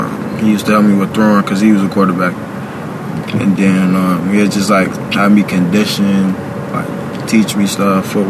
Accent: Chicago, Illinois, United States; I'm not from Evanston. I'm originally from Cabrini Green, if you know where that is.

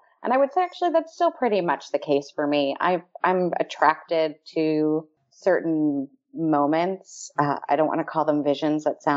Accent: New York, United States; also born or lived in California / Michigan / Ohio; So I grew up in New York and then lived in California for a little bit and then went to graduate school in Michigan.

